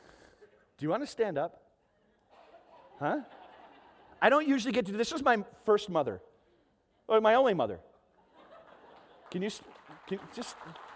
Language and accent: English; Proctor, Minnesota, United States; I grew up in Proctor, Minnesota. I've said that like a billion times.